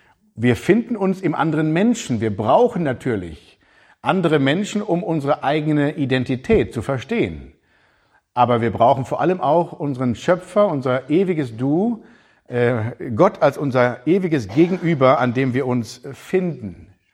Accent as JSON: {"language": "German", "country": "Germany", "said": "Und so komme ich als Deutscher dahin und sage, ich möchte mich mal so als der deutsche Pastor vorstellen. Der Pastor aus Deutschland"}